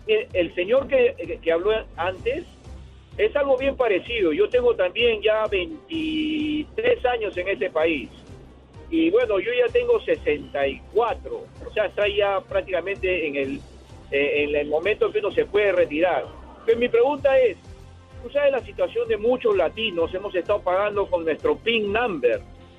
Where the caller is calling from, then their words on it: Peru; soy peruano